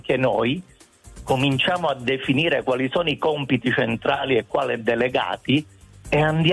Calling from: Bergamo, Lombardy, Italy; allora, io chiamo da Bergamo. Sono dall'accento, potete capire che non sono bergamasco. No, ma ormai da 40 anni sono qui e felicemente qui a Bergamo.

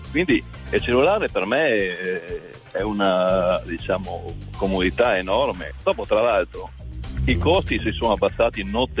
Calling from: Pordenone, Friuli-Venezia Giulia, Italy; Sono qua, sono di Pordenone, sono qua sulla 28.

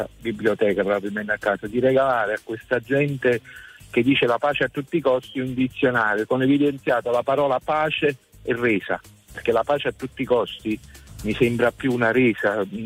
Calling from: Salerno, Campania, Italy; Siamo da Salerno.

